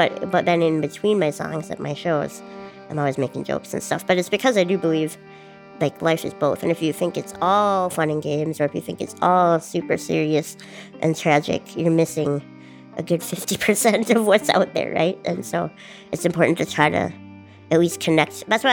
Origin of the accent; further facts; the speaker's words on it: Duluth, Minnesota, United States; I'm from Duluth, Minnesota, and I'm a musician and a public speaker and a disability advocate.